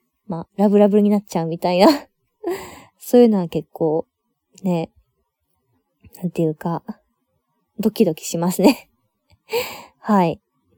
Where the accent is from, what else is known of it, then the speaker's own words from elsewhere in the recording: Okinawa, Japan; moved away; 出身地は、沖縄です。はい。沖縄出身で、他のところにちょっと引っ越したりとかしてて、まあ、そんな感じでやってるんですけど、なのでもう本当に出身地ってだけで沖縄は、そんな感じなんですけど、今でもたまに戻ってきたりしています。